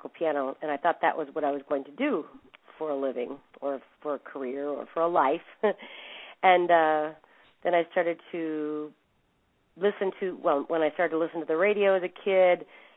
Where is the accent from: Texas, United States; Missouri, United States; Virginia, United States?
Missouri, United States; Kansas City; also born or lived in Great Bend / Omaha; But I grew up in Kansas City and in Omaha.